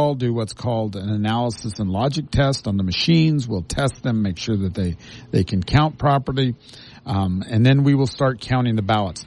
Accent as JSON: {"language": "English", "town": "Hurricane", "region": "Utah", "country": "United States", "tie": "born or raised there", "said": "I'm from Laverkan. That's my hometown. Well, I like to joke around. I like to say, you know, I was born in St. George, so that's the city of my birth."}